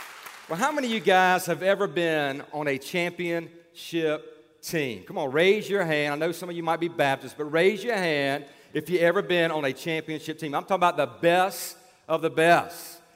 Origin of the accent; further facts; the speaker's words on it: Baton Rouge, Louisiana, United States; And this past week, I had the opportunity to be back in Baton Rouge, my hometown where I grew up